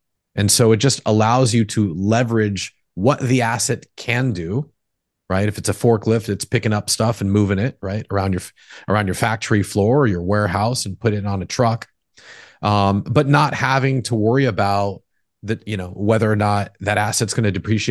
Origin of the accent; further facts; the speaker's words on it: San Diego, California, United States; now in San Francisco, United States; So I was born and raised in San Diego. I went to college in San Diego and ended up moving from Orange County all the way up to San Francisco